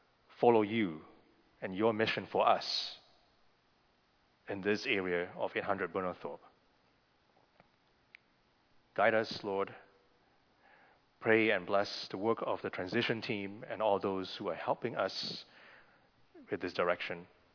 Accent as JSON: {"language": "English", "country": "Malaysia", "tie": "born or raised there", "said": "I grew up in Malaysia, which is a multicultural country, but also a multilingual one."}